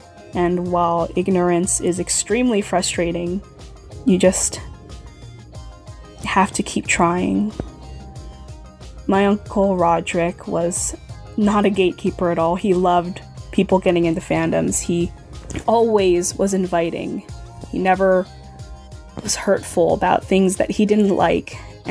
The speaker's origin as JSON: {"language": "English", "country": "Philippines", "said": "I'm Filipino"}